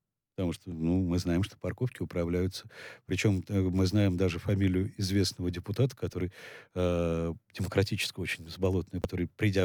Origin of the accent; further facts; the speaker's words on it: Moscow, Russia; например, как москвич старый, я только это приветствовал